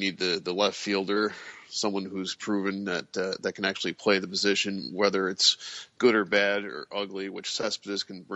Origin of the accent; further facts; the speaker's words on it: Royal Oak, Michigan, United States; now in Minneapolis, United States; I'm originally from the Detroit area, specifically Royal Oak, Michigan, and I'm living currently in Minneapolis.